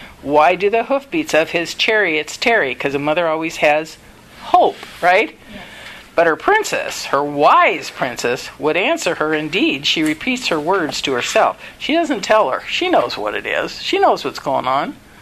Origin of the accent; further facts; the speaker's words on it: United States; I'm an American, and I have a Greek background